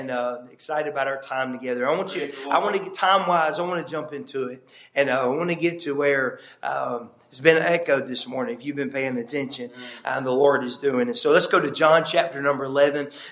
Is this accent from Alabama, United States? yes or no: yes; Alabama, United States; Now I'm from South Alabama.